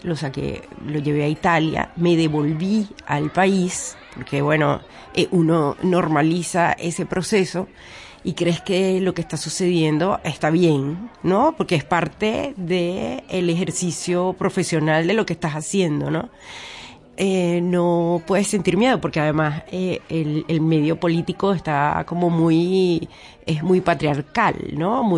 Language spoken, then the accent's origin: Spanish; Venezuela; Yo soy comunicadora social, hice un diplomado en mi país de comunicación política.